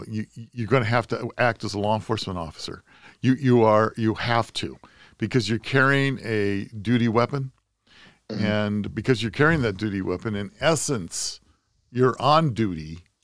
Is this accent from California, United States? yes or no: yes; California, United States; I'm in Chicago, and I hear that my home state, California, that COVID is running rampant. What would I do? I'd fly back home.